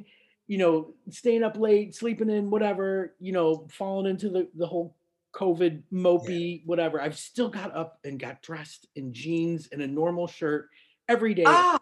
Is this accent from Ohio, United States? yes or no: no; Niagara Falls, New York, United States; I was born in Niagara Falls, which is there in Buffalo.